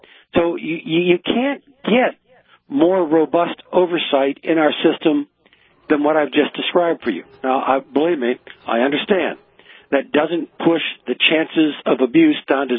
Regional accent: United States; And I understand that as an American, I live in a society that distrusts only two things, power and secrecy.

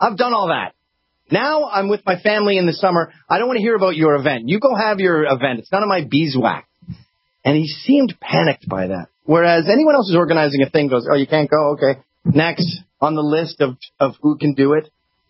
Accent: Canada; In my home country of Canada, they just took down a Sir John A. Macdonald statue.

